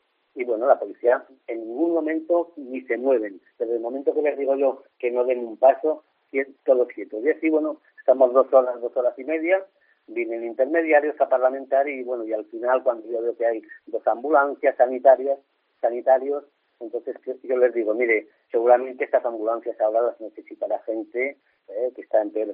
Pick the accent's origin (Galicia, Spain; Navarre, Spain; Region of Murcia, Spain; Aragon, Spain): Aragon, Spain; habéis topado con una persona que es de Aragón y en mi tierra hay un dicho